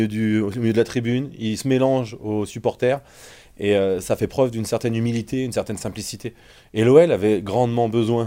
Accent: Lyon, Auvergne-Rhône-Alpes, France; On est assez conservateur, on est lyonnais

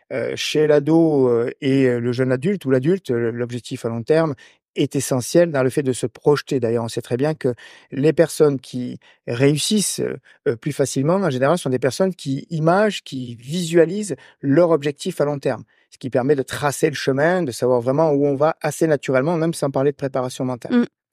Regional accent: Marseille, Provence-Alpes-Côte d'Azur, France; accent: Marseille; Parce que je suis originaire de Marseille, je le précise aussi.

